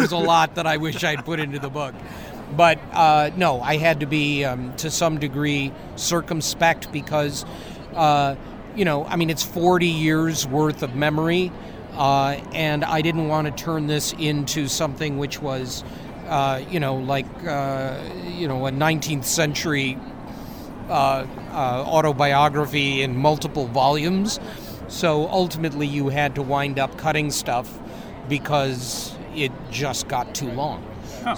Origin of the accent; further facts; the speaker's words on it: Detroit, Michigan, United States; a very well regarded school in the Midwest near Detroit, which is my hometown